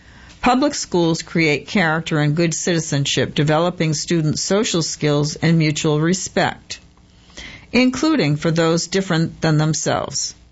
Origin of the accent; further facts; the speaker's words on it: North Carolina, United States; I grew up in Wake County, graduated from our public schools, and sent my children to them.